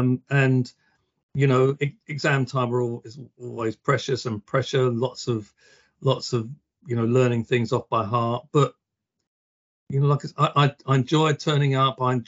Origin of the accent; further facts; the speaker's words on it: Hackney, London, United Kingdom; Oh, I'm from Hackney in East London.